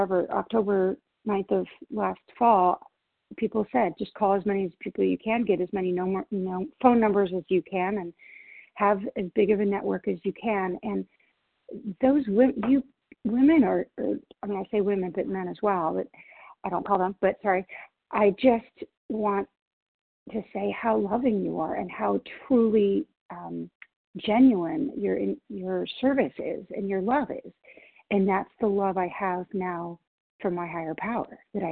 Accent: Washington, United States; I'm from Washington State.

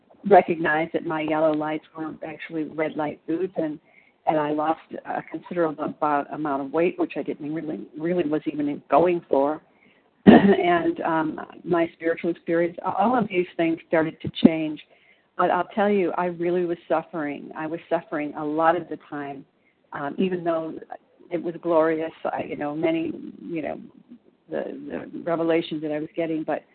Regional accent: Illinois, United States; Oh, thank you. I'm from Illinois.

